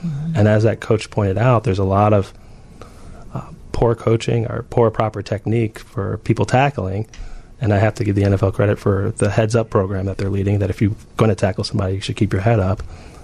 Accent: Highland Park, Illinois, United States; I grew up in Highland Park, Illinois. My brother played in Highland Park youth sports.

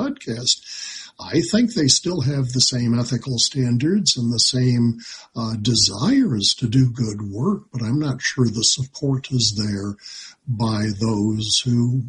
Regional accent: Libby, Montana, United States; I grew up in Libby, so as a high schooler at 14 to 18 years of age, I was a disc jockey, an announcer, and read the local obituaries on the air on good old KLCB radio.

